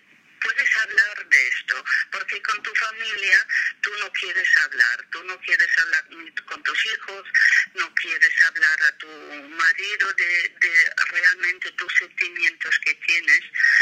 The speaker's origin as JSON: {"language": "Spanish", "country": "Germany", "second_language": "Spanish", "moved": "yes", "lives_now": "Menorca, Spain", "said": "yo soy de Alemania, vivo 40 años en Menorca"}